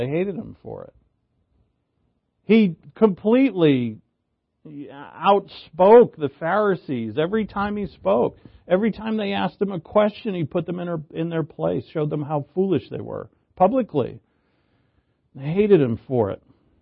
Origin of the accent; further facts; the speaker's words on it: Providence, Rhode Island, United States; born there; I was born in Providence, and I moved to Salem.